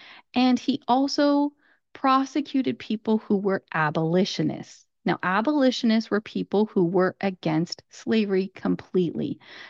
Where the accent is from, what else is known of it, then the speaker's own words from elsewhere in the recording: United States; And I grew up here in the United States.